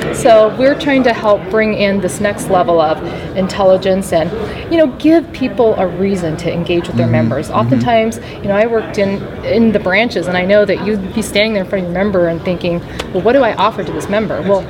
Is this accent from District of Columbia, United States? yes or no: no; Seattle, Washington, United States; you know, I grew up in Seattle, so I've always been a big fan of Starbucks.